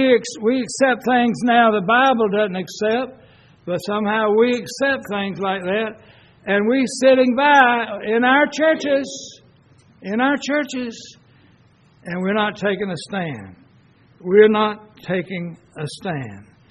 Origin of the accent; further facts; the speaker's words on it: Cochran, Georgia, United States; even though I'm from Cochran, grew up here, graduated high school here, love Cochran